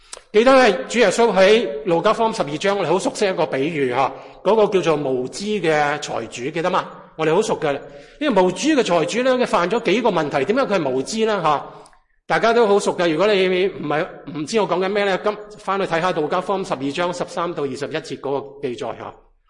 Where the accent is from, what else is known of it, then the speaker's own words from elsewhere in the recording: United States; 讲下我哋美国人而家嘅情况吓